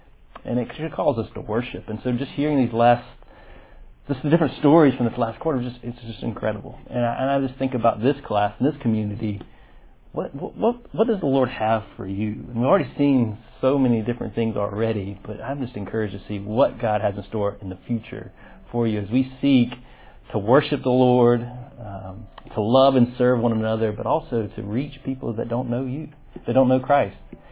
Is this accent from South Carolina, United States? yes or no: yes; South Carolina, United States; now in Birmingham, United States; I'm obviously not from Birmingham. I'm from South Carolina, but coming here almost 10 years ago